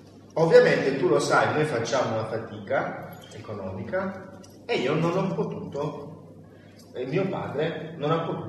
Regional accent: Foggia, Apulia, Italy; vengo da Foggia, tra l'altro, dove si terrà il prossimo 21 marzo di Libera. Foggia è una città molto difficile, complessa. Io venivo da una periferia di questa città.

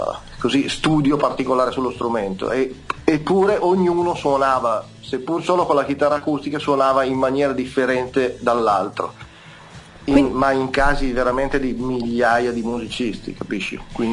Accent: Milan, Lombardy, Italy; vengo da Milano

